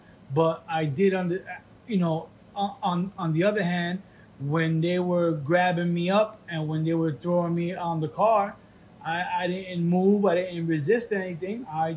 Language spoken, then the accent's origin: English; New York, United States; Oh, yeah. I was born in New York.